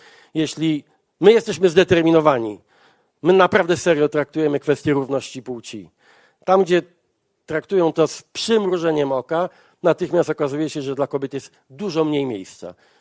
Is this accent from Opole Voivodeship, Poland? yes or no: no; Gdańsk, Pomeranian Voivodeship, Poland; z radością przywitałem jako gdańszczanin i kibic